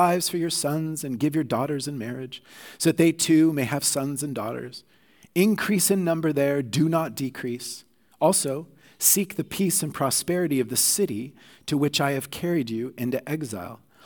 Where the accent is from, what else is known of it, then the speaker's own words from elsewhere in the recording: Oklahoma, United States; also born or lived in Texas, United States; now in Canada; I've lived most of my life in Canada, but I was born in Texas, grew up in Oklahoma. I was part of a Southern Baptist church until I was 18.